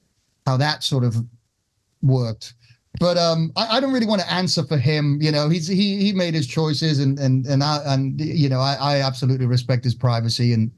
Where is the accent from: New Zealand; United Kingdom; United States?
United Kingdom; England; also born or lived in Fiji; now in Spain; And growing up in England and then being in Fiji I sort of knew that, but I didn't have any connection with them at the time. So when we moved to Spain in 1981, we happened to fall right in this real, really musical neighborhood.